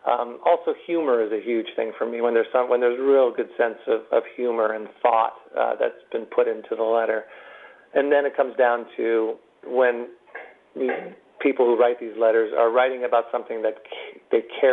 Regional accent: California, United States; And I grew up in Southern California.

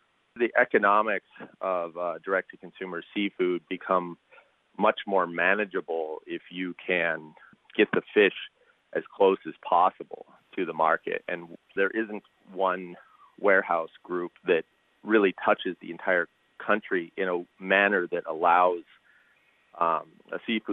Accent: Homer, Alaska, United States; I grew up in Homer, Alaska, but I fished in Bristol Bay with my father.

